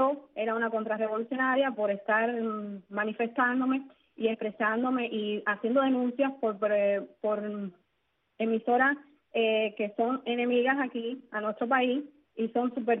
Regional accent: Cuba; yo soy una cubana de a pie.

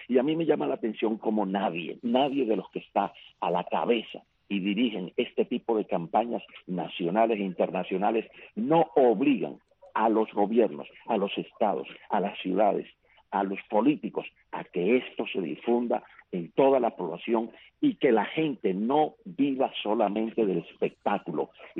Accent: Cuba; moved away; yo fui alguna vez a Cuba, no hace mucho, en el 2016, y cuando yo vi el pueblo donde yo nací y me crié

